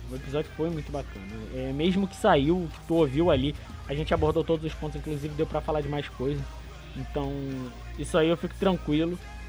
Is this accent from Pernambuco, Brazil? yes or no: no; Nilópolis, Rio de Janeiro, Brazil; ele é de Nova Iguaçu, sou de Nilópolis.